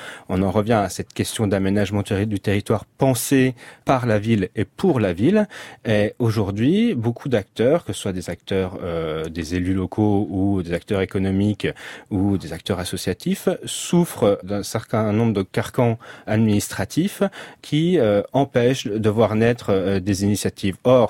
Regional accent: Grand Est, France; born there; je suis né dans les Vosges et que ça a forgé d'une certaine façon une forme d'attachement aux espaces ruraux.

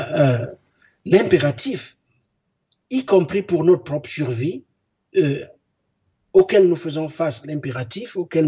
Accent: Cameroon; born there; je suis né au Cameroun. Pour moi, le Cameroun est une invention coloniale

